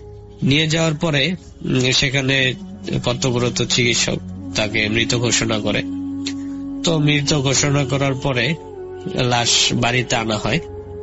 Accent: Rajshahi Division, Bangladesh; আমার গ্রামের বাড়ি হচ্ছে জয়পুরহাট জেলার কোন এক গ্রামে, আমি সঙ্গত কারণে গ্রামের নামটা বলছি না।

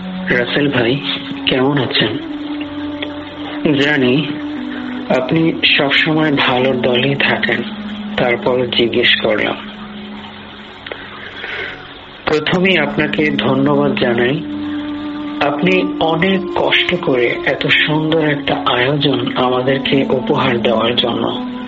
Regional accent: Jhalokati, Barisal Division, Bangladesh; moved away; বর্তমানে আমি প্রবাসে থাকি। আমার বাড়ি বরিশাল বিভাগ জালকাঠি জেলার কোনো এক গ্রামে।

